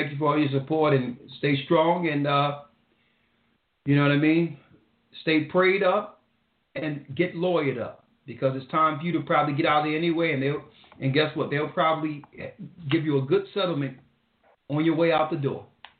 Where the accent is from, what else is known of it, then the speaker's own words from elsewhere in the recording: Philadelphia, Pennsylvania, United States; since I was a baby growing up in North Philadelphia, I don't know a time where there was a Republican in charge of the black community.